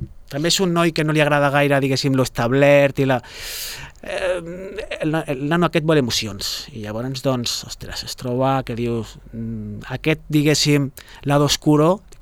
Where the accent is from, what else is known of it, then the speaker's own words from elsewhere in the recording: Sabadell, Catalonia, Spain; jo soc d'aquí de Sabadell de tota la vida